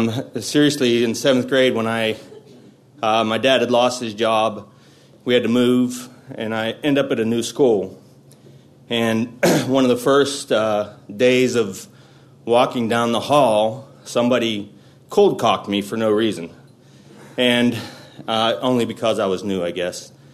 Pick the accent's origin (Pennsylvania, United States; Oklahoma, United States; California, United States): Pennsylvania, United States; Pittsburgh; I'm from Pittsburgh, Pennsylvania. I'm one of 11 children, all the same marriage